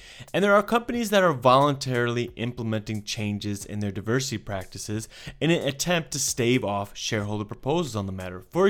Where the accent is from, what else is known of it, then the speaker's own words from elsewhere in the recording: United States; and I mean the world, not just the US, which often, as an American, I can conflate